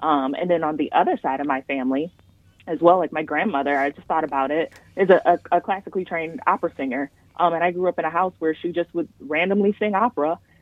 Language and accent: English; Ypsilanti, Michigan, United States; I grew up out here in Ypsilanti, though, with my maternal grandparents